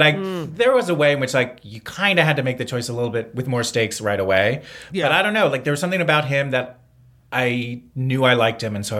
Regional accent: East Coast, United States; I don't know. I'm from the East Coast. I don't think that I'm emotionally closed off, but maybe I am.

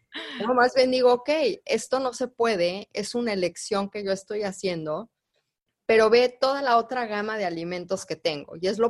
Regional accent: Mexico; Y yo, como todos ustedes, crecí en México, escuela de legionarios

